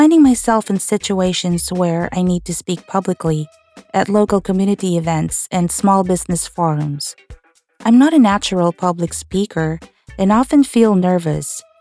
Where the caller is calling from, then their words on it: Providence, Rhode Island, United States; from Providence, Rhode Island.